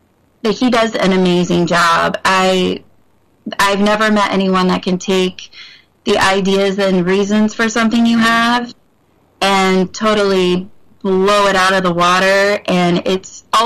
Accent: Kokomo, Indiana, United States; I graduated from Oconoqua High School.

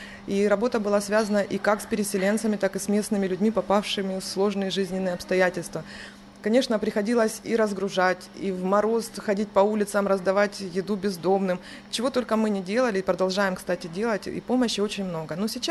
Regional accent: Donetsk, Donetsk Oblast, Ukraine; now in Zaporizhzhia, Ukraine; Мы думали, мы побудем там пару недель, и все нормально, мы вернемся в свой Донецк.

